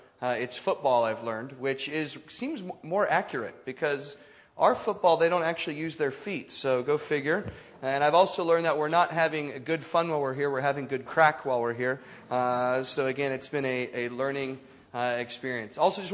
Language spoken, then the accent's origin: English; United States; Well, I am the American portion of our evening tonight, so sorry for the voice change.